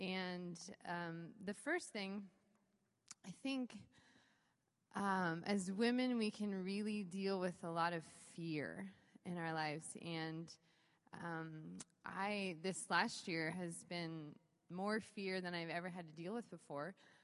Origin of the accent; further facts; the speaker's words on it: Salt Lake City, Utah, United States; I am from Salt Lake City.